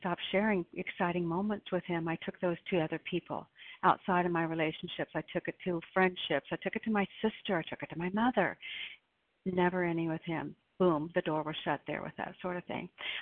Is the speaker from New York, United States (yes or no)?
no; Oregon, United States; I'm from Oregon and recovered.